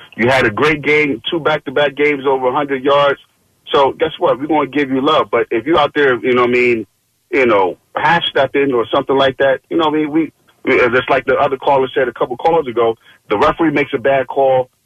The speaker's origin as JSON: {"language": "English", "town": "Philadelphia", "region": "Pennsylvania", "country": "United States", "tie": "born or raised there", "lives_now": "Wilmington, United States", "said": "It's Philly. Listen, we are a hard city. I grew up, I'm in Wilmington now, but I grew up in North Philly. We love hard. We play hard."}